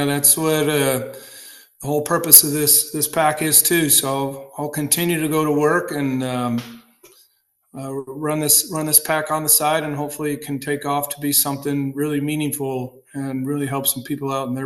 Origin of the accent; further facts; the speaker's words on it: Omaha, Nebraska, United States; I have a feeling it's because I'm from Omaha, and they probably figure, oh, somebody from Omaha can't quite possibly know how to cluck like a chicken as good as we can out here in Wayne.